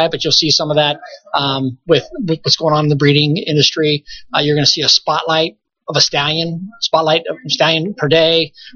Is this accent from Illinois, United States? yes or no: no; Arcadia, California, United States; That's my home. You know, I'm from Arcadia, so.